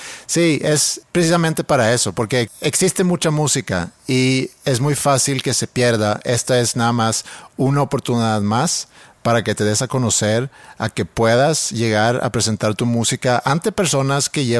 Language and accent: Spanish; Stockholm, Stockholm County, Sweden; estoy, ojalá, aterrizando en mi pueblo natal, Estocolmo, Suecia.